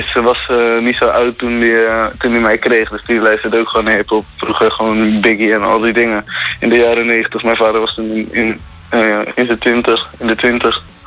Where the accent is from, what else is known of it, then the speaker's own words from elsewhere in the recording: Rotterdam, South Holland, Netherlands; Dat zijn wijkcodes van de buurt waar ik vandaan kom.